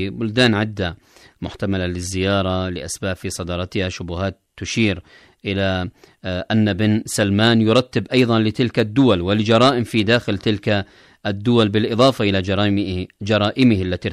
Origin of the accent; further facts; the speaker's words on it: Yemen; نحن أبناء اليمن، أبناء الحكمة والإيمان،